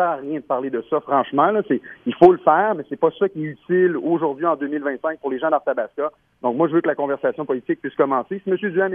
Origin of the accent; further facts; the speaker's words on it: Saint-Ferdinand, Quebec, Canada; born there; une conférence de presse aussi à Saint-Ferdinand. Pour moi, c'était bien important de faire ça dans mon village natal.